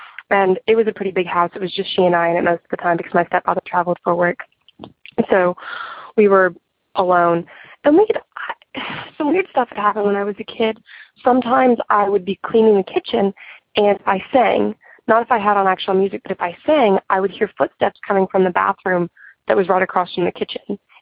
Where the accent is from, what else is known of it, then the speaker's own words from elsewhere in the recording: Arkansas, United States; I'm from Arkansas, and I am 17 years old